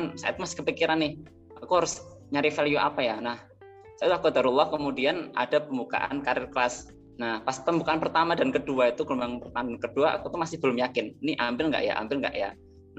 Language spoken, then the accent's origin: Indonesian; Klaten, Central Java, Indonesia; Aku asli Klaten ya, asli Klaten, dan lahir di keluarga pedagang dan petani. Jadi orang tua aku tuh pedagang dan petani di keluarga besar.